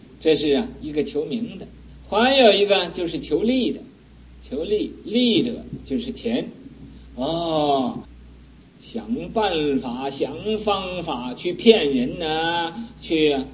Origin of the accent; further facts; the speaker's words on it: China; 我是中国人呢，我为什么不敢做坏事啊？